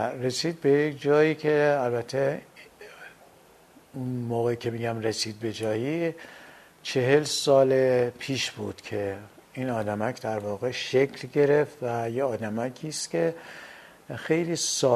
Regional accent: Iran; هیچ دلیلی نمیدیدم حالا چون من ایرانی هستم چرا نباید دنیا کار کنم

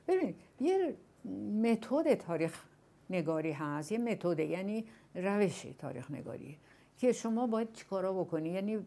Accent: Iran; من همیشه میگم من نمیتونم، من ایرانیم، من زنم، من این سن دارم

